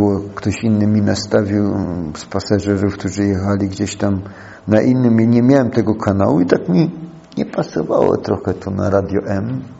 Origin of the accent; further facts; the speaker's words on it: Świętochłowice, Silesian Voivodeship, Poland; Ja pochodzę, można powiedzieć, trochę z Zamiedzy, ze Świętochłowic.